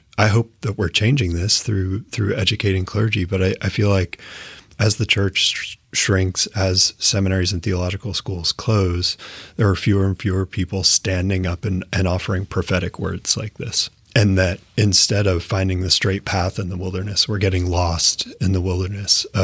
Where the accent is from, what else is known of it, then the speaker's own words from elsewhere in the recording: Maine, United States; I grew up in Maine. The only answer I have is the answer that we were told growing up in Maine